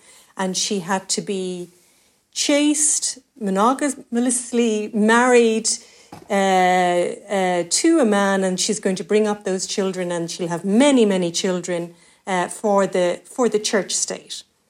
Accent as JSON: {"language": "English", "town": "Cork", "region": "Munster", "country": "Ireland", "said": "we're both from Cork City, Mick, and that's a very small, tight-knit community."}